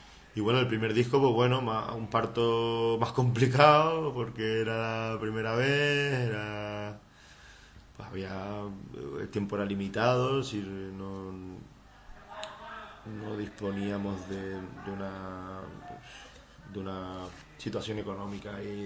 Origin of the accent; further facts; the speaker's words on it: Canary Islands, Spain; como canario que soy, pues no había visto nevar en mi puta vida